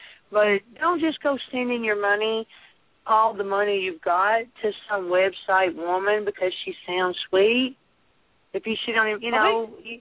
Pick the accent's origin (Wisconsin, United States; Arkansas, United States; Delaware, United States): Arkansas, United States; I'm from Razorback country. I understand.